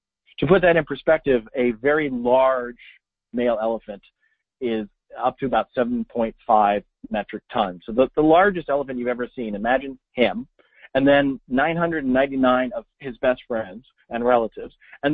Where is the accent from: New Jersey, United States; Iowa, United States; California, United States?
California, United States; Now that I've clearly established that I'm from Northern California